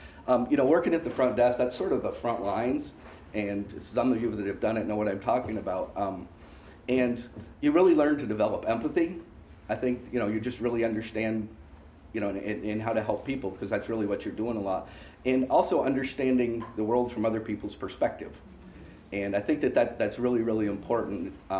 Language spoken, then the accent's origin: English; Vermont, United States; And so I grew up in Vermont. I went to college the first time in New Hampshire.